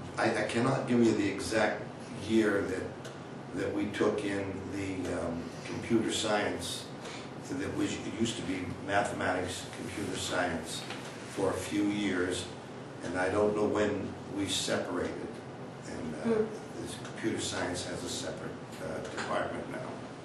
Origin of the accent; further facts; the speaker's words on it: Swissvale, Pennsylvania, United States; also born or lived in Homewood; I was born in Homewood, Pennsylvania, which is outside of Pittsburgh. It's in Pittsburgh, really. And I grew up outside of Pittsburgh in Swissvale, Pennsylvania.